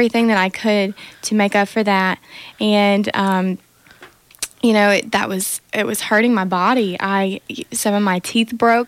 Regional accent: Rainesville, Alabama, United States; And then I'm from Rainesville, Alabama.

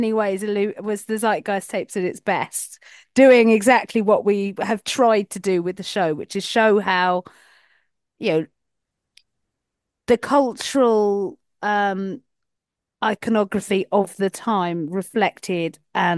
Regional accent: East End, London, United Kingdom; I'm not being funny, but I'm from the East End. That ain't how we talk.

